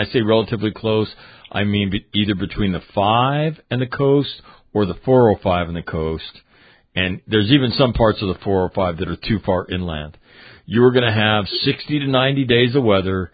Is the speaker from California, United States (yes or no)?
yes; California, United States; And look, I was born and raised in California.